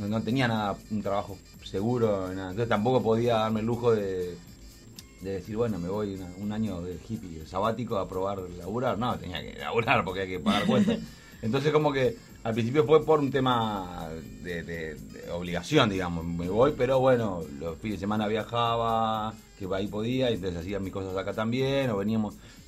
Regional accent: Uruguay; es donde generé las raíces mías de todo, ¿no? Soy acá, soy uruguayo.

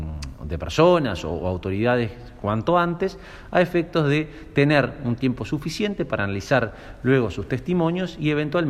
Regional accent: Montevideo, Uruguay; quien les habla, somos de Montevideo

